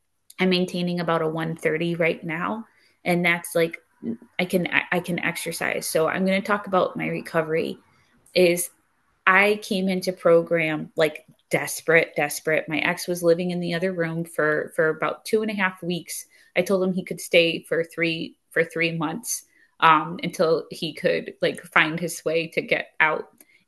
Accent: Waterbury, Connecticut, United States; first language Ebonics; I say my first language is Ebonics. I'm from downtown Waterbury. During the crack epidemic, it was hilarious.

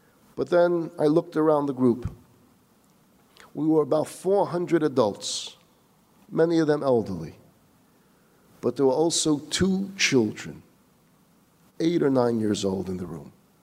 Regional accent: Vilnius, Vilnius County, Lithuania; So I decided I'm going back to my hometown of Vilna.

